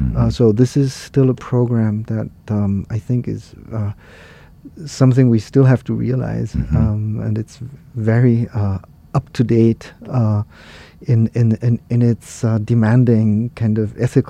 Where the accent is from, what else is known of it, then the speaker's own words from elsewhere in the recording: Austria; I grew up in Austria, and I was half an hour away by car from the Iron Curtain.